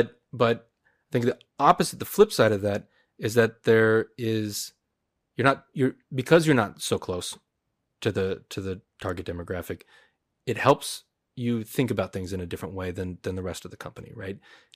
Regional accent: United States; she's German, right, and I'm American

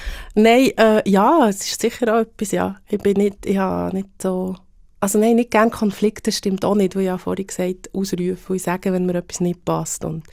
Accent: Bern, Switzerland; accent: Bernese German; Ich versuche ja, die Berndeutsche oder unseren Dialekt zu zelebrieren

